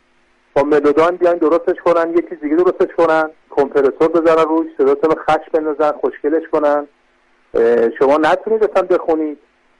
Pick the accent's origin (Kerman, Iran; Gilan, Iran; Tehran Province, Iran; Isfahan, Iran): Tehran Province, Iran; Rey; من خودم بزرگ شده تهران هستم، شهر ری خانم.